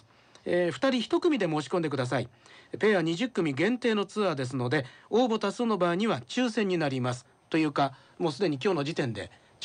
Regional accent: Kobe, Hyogo, Japan; が地元兵庫神戸で活躍されている

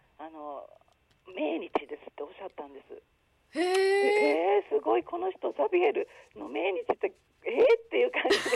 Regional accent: Miki, Hyogo, Japan; also born or lived in Amagasaki; now in Takarazuka, Japan; 生まれたのは尼崎で、育ったのは三木市です。

